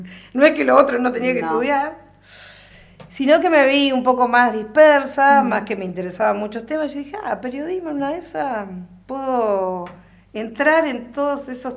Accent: Viedma, Río Negro, Argentina; me acuerdo de chica en Viedma

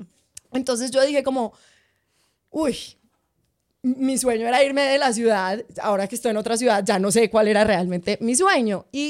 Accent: Manizales, Caldas, Colombia; Y soy de Manizales, de una ciudad pequeña o intermedia, no pequeña.

